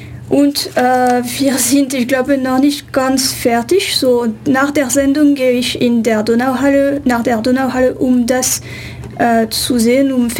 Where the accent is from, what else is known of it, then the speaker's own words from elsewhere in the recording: France; German is a second language; Ich bin ursprünglich aus Frankreich